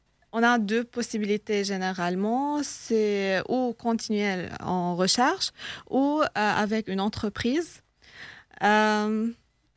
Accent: Lebanon; now in France; Oui, je viens du Liban.

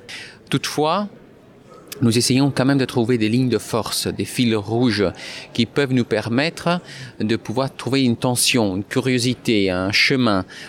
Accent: Italy; French is a second language; moi je suis italien, vous entendez l'accent, évidemment. Moi, je l'entends moi-même en parlant.

